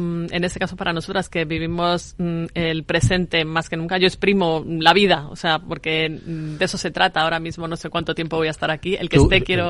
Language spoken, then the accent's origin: Spanish; Madrid, Community of Madrid, Spain; una zona que yo descubrí por primera vez, siendo madrileña.